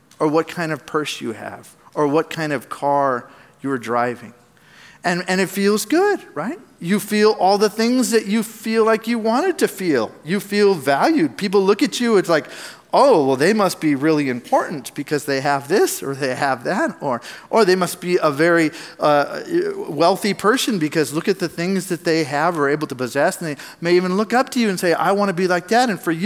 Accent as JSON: {"language": "English", "country": "United States", "said": "I'm an American. I live here, right?"}